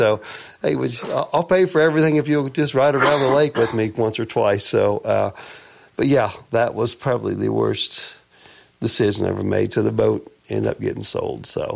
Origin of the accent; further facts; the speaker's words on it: Ohio, United States; I grew up on Rocky Fork Lake and I love the boat and I love the ski.